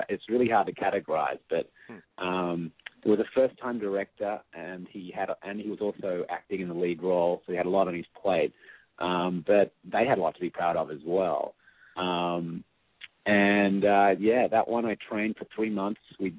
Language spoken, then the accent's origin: English; Australia; accent: Australian; I never get cast as an Australian, so it's very rare I actually get to use my own accent.